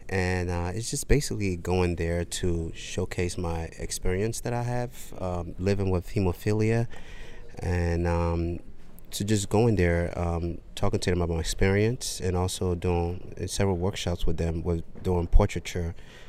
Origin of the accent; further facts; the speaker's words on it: Nigeria; now in United States; just being a Nigerian American, I just felt some type of, you know, racism and injustice towards me